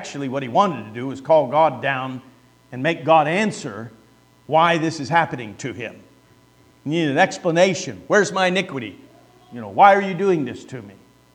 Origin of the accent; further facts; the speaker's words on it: Illinois, United States; You know, growing up in Illinois, I lived in central Illinois essentially all of my youth. And the fields there are flat.